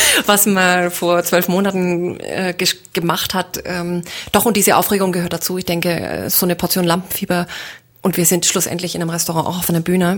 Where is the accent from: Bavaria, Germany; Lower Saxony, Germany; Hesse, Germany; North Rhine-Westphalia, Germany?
Bavaria, Germany; Nuremberg; Also Nürnberg ist immer der Geburtsort. Dazu hat man immer eine spezielle Beziehung, wo man aufgewachsen ist.